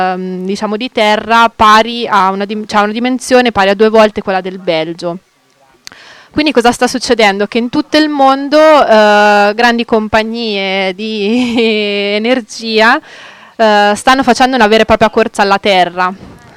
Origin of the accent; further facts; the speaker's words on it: Ancona, Marche, Italy; e sono di Ancona